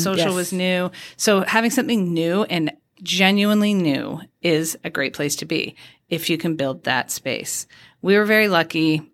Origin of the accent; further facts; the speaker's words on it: Canada; We promise you this. We promise you that. We are Canadian moms.